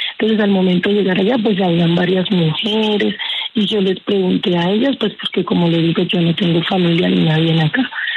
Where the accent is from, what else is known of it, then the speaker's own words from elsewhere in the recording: Barranquilla, Atlántico, Colombia; De Barranquilla.